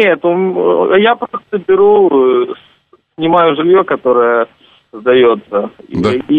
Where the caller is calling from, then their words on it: Columbus, Ohio, United States; Я звоню из Колумбуса, штат Огайо.